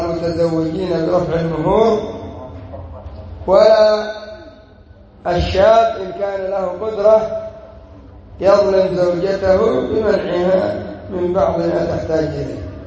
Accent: Yemen; صحيح أن العملة عندنا في اليمن شبه منهارة

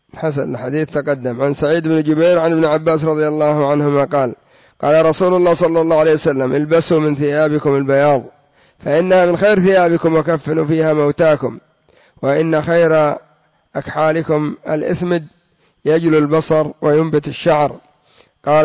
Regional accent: Yemen; هذا يباع عندنا في اليمن في أي حارة

